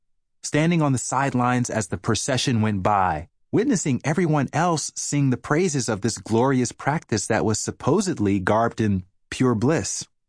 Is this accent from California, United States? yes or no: no; Alabama, United States; Could it have been all the fast food and soda pop I consumed while growing up in Alabama?